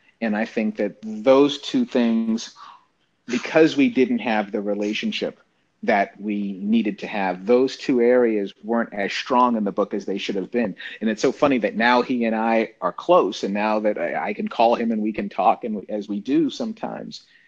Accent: Boston, Massachusetts, United States; born there; I was born in Boston.

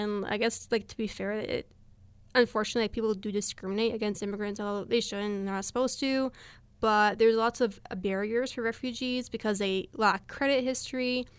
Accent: Canada; born there; since I was born in Canada, I had Canadian citizenship just by virtue of being born here

